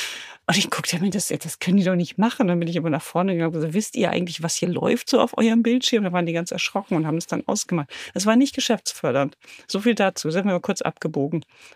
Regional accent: Lower Saxony, Germany; Bei uns in Ostfriesland

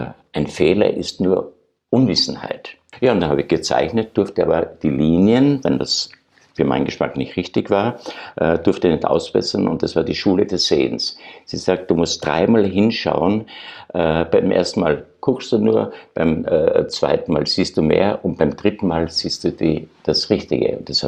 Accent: Austria; now in Germany; ich habe es als Österreicher in Deutschland erlebt, es ist nicht so einfach.

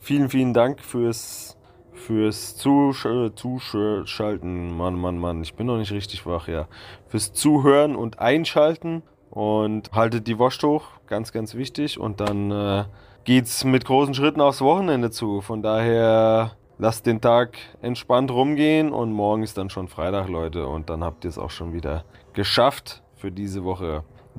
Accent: Germany

